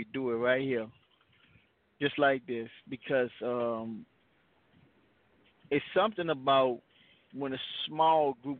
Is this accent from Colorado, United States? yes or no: no; New Orleans, Louisiana, United States; I grew up in Ninth Ward, New Orleans, and we didn't have a community of sharing faith.